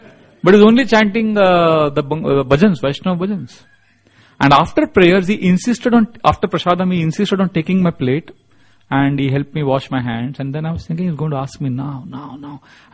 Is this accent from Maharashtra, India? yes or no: yes; Mumbai, Maharashtra, India; Maybe he wants a job in Mumbai. and he knows I am from Chowpatty.